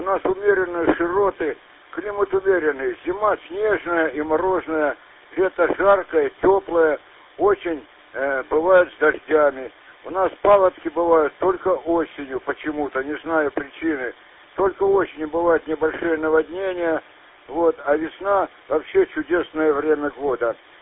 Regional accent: Birobidzhan, Jewish Autonomous Oblast, Russia; first language Ukrainian; Russian is a second language; also born or lived in Ukraine; я приехал в Биробиджан с Украины ребенком в 1953 году. Разговаривал, естественно, даже ребенком на украинском языке.

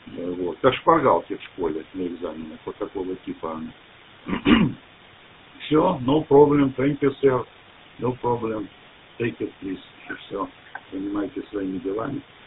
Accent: Saratov, Saratov Oblast, Russia; Я сам из Саратова, вообще-то, на приеме.

